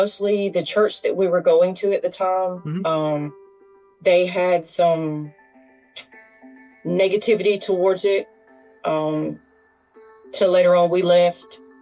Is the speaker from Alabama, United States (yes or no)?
yes; Dothan, Alabama, United States; I grew up in Alabama, around Dothan, Geneva, Hartford, Slocum. That was where I grew up.